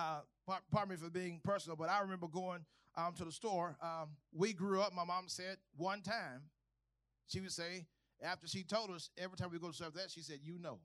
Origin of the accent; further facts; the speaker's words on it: Texas, United States; I grew up in Terre Haute, so Town East Mall was the stuff for us. We'd drive the Mesquite.